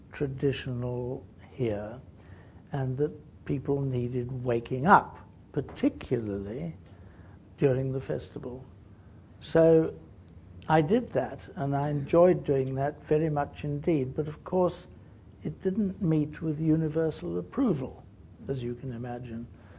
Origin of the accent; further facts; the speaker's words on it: London, United Kingdom; now in Adelaide, Australia; You see, I had a huge advantage because I came from London.